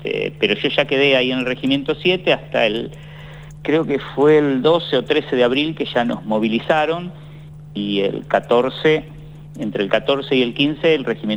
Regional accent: La Plata, Buenos Aires Province, Argentina; yo era diariero y repartía en el barrio Mondongo, así se llama el barrio de La Plata, donde yo nací y me crié.

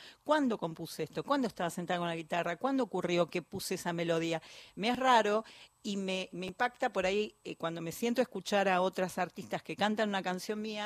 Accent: Avellaneda, Buenos Aires Province, Argentina; me crié en un ambiente industrial, me crié en Avellaneda, no me crié en una estancia con las calandrias, sino en un ambiente de fábrica, de humo, de rieles y de mucho aceite.

